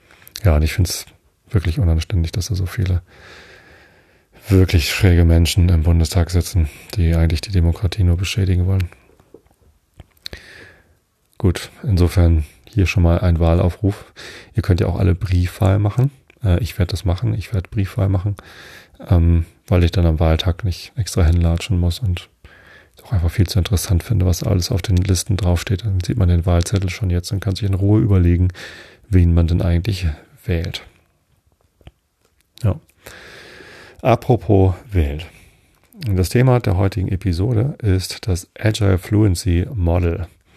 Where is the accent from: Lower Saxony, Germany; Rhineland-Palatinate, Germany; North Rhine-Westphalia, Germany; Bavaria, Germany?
Lower Saxony, Germany; Wistedt; Also ich bin ja in Wisted aufgewachsen. Das gehört auch hier zur Samtgemeinde Tosted.